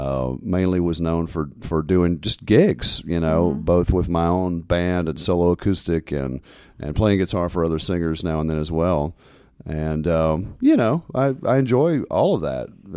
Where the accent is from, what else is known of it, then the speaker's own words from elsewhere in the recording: the Carolinas, United States; growing up in the Carolinas, it was a great music scene around the different cities that I was playing in the Southeast